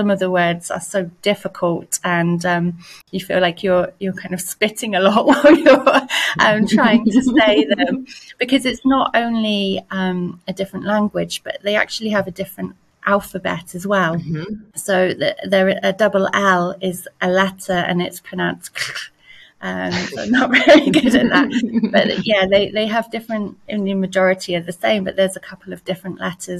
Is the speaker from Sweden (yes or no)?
no; South West England, United Kingdom; now in Wales; So I'm from Somerset, which is just south of Bristol. We are known for speaking like a farmer and drinking cider.